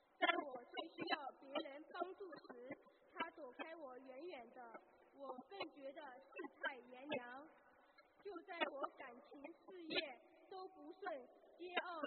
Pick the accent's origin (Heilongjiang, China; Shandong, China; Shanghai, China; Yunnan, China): Shanghai, China; 今天我向大家分享一下我修习心灵法门之后的真实体会